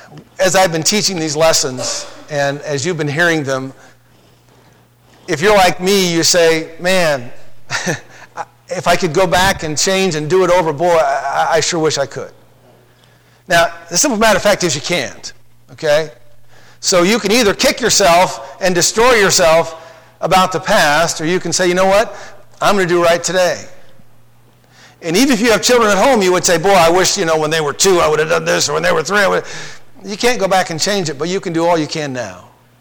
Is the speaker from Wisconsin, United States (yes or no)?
no; Idaho, United States; I'm from Idaho. We don't believe in sweet potatoes. Real potatoes.